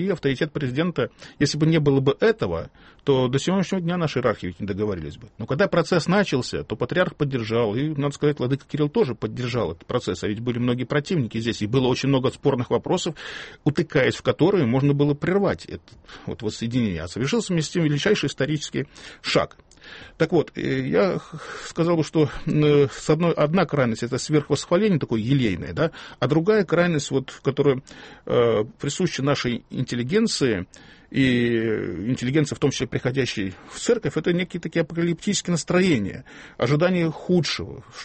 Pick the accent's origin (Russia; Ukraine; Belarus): Belarus; Western Belarus; Я сам родился в Западной Белоруссии. И я помню, когда еще маленьким мальчиком, я помню, на каждом перекрестке дорог стояла маленькая часовенька или крест.